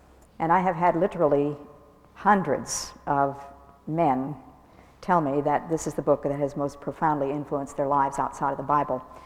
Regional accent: New England, United States; I come from New England, you know.

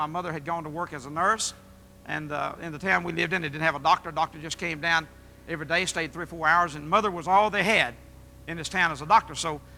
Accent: Elaine, Arkansas, United States; But I was born in Elaine, Arkansas. Raised in Elaine, Arkansas. It's a rural farming country, community.

